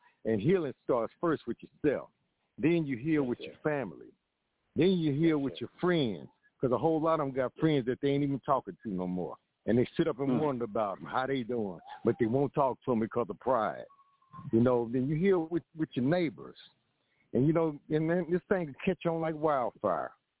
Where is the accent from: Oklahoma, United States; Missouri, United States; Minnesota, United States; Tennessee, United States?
Oklahoma, United States; Tulsa; Where I come from Tulsa, Oklahoma, back in the 60s and 70s, man, you walk down the street, you speak to people, you know.